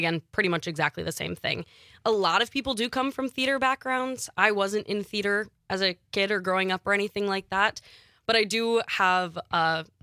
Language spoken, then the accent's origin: English; Minnesota, United States; now in Wisconsin, United States; You know, growing up in Minnesota, going to college in North Dakota, now landing in Wisconsin, like I don't have the hurricane experience.